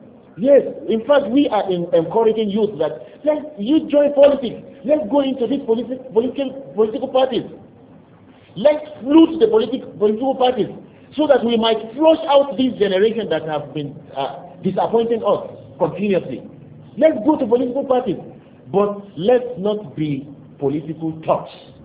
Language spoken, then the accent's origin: English; Nigeria; I am thinking as Nigerian, there shouldn't be a Nigerian youth 18 and above that should, as of now, be foolish again.